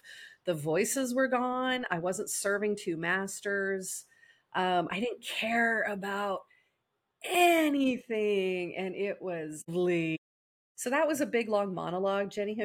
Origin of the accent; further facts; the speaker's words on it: Colorado, United States; moved away; I went to Colorado, my home state that I moved away from, because Trey didn't want to die in Colorado, so we're in Kansas, which I love.